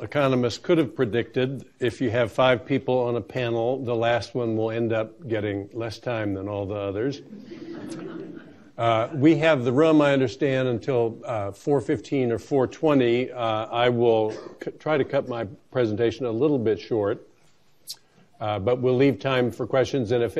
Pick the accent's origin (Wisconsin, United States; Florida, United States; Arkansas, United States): Florida, United States; I grew up in Florida.